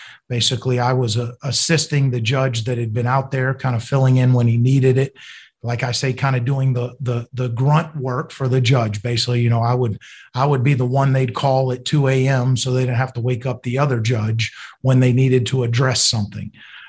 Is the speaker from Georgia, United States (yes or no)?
yes; Columbus, Georgia, United States; born there; I was born in Fort Benning, which is over in Columbus, Georgia. My grandfather's retired military, so that's kind of the connection to Columbus.